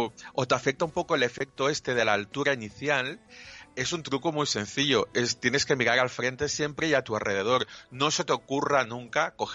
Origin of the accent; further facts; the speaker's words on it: Catalonia, Spain; como buen catalán, que soy muy agarrado